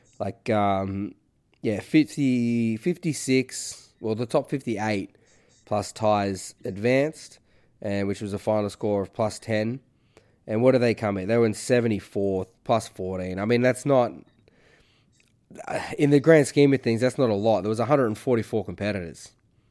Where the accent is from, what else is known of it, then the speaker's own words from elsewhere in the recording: Michigan, United States; and I'm from Michigan. I got family living there.